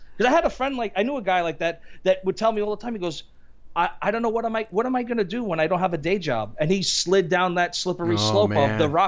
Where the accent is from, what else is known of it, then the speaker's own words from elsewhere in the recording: New York, United States; accent: East Coast; So I always have that East Coast vibe. It's not, you could hear my voice. I'm from New York